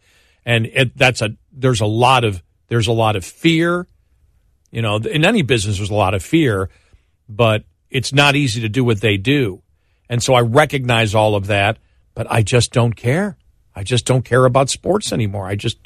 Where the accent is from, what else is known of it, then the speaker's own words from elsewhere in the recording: Buffalo, New York, United States; And hockey, you know, growing up in Buffalo, you just absolutely love hockey.